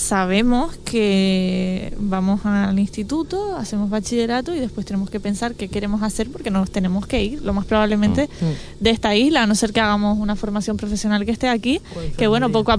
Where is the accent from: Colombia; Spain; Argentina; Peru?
Spain; Canary Islands; Mira, una cosa que caracteriza a la juventud de Fuerteventura, que estamos tan acostumbrados a coger un avión para todo